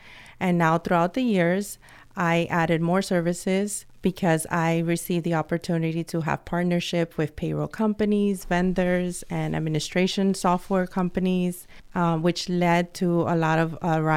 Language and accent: English; New Jersey, United States; also born or lived in New York; I was born in New York and raised in New Jersey, so I started my practice in Bergen County after I gave birth to my son.